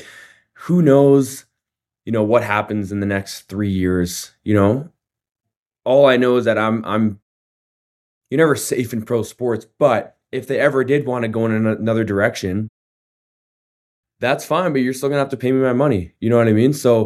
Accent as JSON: {"language": "English", "region": "Manitoba", "country": "Canada", "tie": "born or raised there", "said": "for me to play for my hometown and to, again, leave a legacy here as a Bomber"}